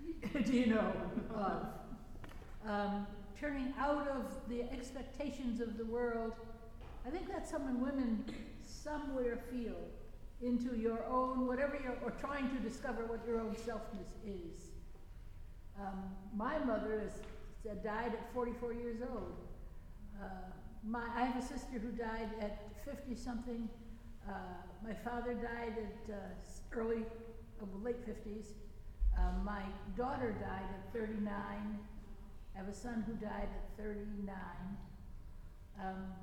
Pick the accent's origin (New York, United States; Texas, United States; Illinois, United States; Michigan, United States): New York, United States; Buffalo; I grew up in Buffalo, as a lot of people know, and I have a lot of friends.